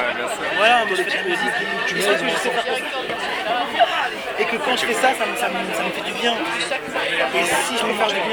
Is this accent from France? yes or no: yes; Paris, Île-de-France, France; De Paris.